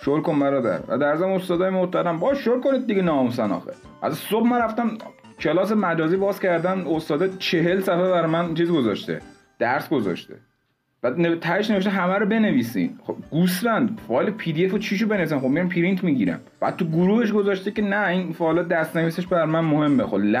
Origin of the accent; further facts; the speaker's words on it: Iran; همه ما ایرانیم، همه ما ایرانیم.